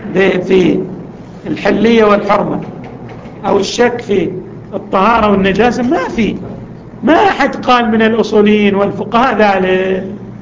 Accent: Yemen; فيه موجود عندنا في اليمن

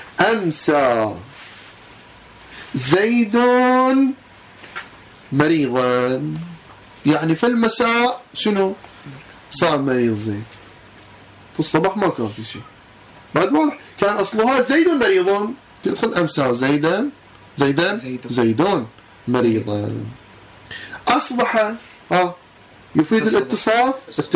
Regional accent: Kuwait; مو عندنا بالكويت عندنا الضحى العود هو من الساعة 11

